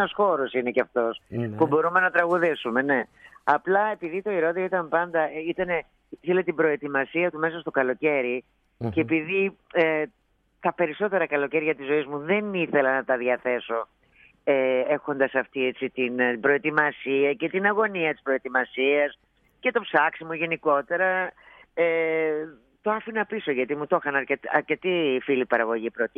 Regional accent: Athens, Attica, Greece; Δεν μεγάλωσα απλώς, γεννήθηκα στην Πλάκα.

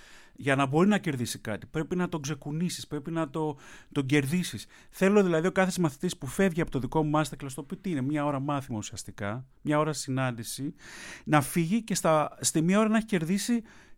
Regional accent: Chios, North Aegean, Greece; Είμαι μισός. Μισός χιώτης, μισός Κωνσταντινοπολίτης, αλλά το επίθετο είναι χιώτικο

